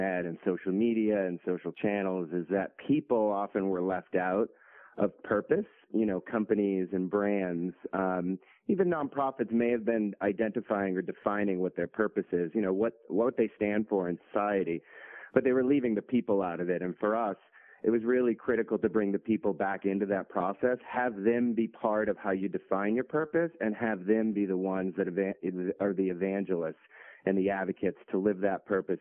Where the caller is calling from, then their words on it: Boston, Massachusetts, United States; Yeah, I'm calling from Boston, heading out to London on Monday, and then Geneva, and then I'm back in New York City the following week